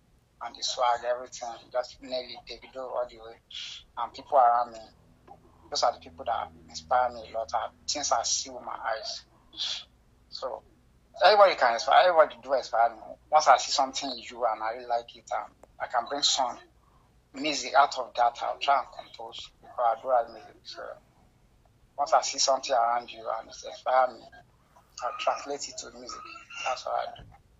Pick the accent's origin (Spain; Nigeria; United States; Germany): Nigeria; Basically, I'm from Nigeria, but the record label is in South Africa